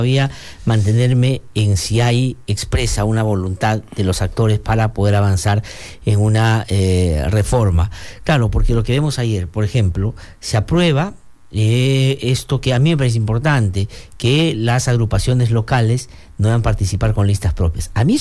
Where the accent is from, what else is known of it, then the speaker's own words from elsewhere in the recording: Amazonas, Peru; en mi región de donde soy yo, en Amazonas